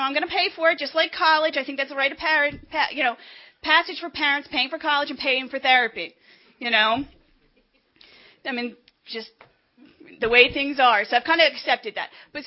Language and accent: English; Bloomfield, New Jersey, United States; I'm one of five children. I grew up in Bloomfield, New Jersey.